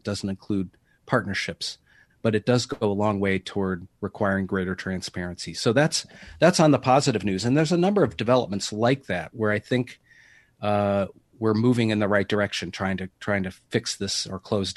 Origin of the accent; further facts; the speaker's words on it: Madison, Wisconsin, United States; born there; Yeah, well, I was born in Madison. I didn't get to stay very long.